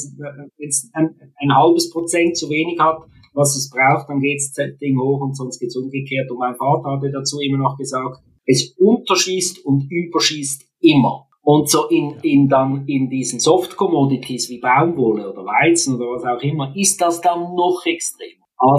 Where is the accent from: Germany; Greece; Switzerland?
Switzerland; das sage ich als Schweizer